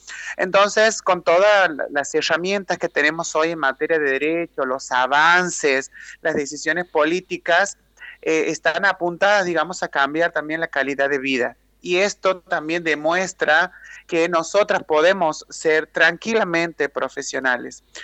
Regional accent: Santiago del Estero, Argentina; Sí, soy de Santiago del Estero.

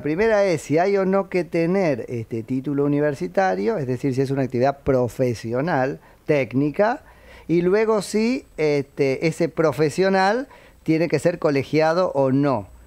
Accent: San Andrés de Giles, Buenos Aires Province, Argentina; yo siempre soy de San Andrés de Giles

